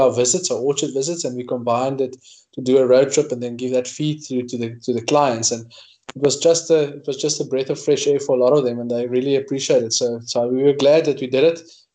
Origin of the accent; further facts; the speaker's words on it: Northern Cape, South Africa; I grew up in the Northern Cape, and everybody around us were always in agriculture.